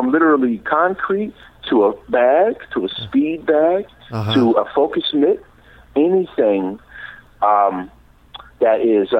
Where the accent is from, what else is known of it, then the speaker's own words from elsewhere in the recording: Chicago, Illinois, United States; I am from Chicago, calling right from the Windy City, and it's true to its name.